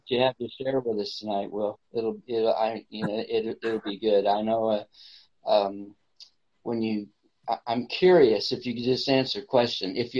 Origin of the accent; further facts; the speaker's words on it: San Antonio, Texas, United States; I was born in San Antonio, so I am a Texan.